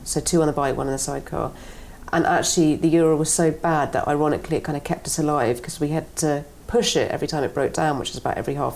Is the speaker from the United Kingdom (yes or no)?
yes; East of England, United Kingdom; I am half Irish, and I was brought up in rural North Norfolk